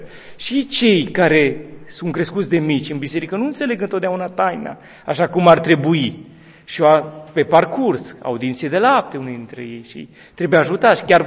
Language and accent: Romanian; Spermezeu, Bistrița-Năsăud, Romania; casei mele părintești, din satul meu natal, Spermezeu, de aici, din apropiere, de la poalele munților Țibleș, în județul Bistrița, Năsăud.